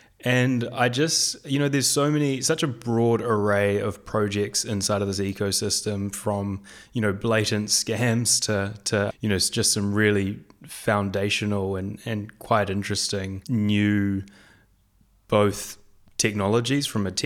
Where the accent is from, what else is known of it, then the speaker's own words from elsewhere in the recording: New Zealand; moved away as an adult; now in Bahrain; Yeah, so I grew up in New Zealand, spent the majority of my life there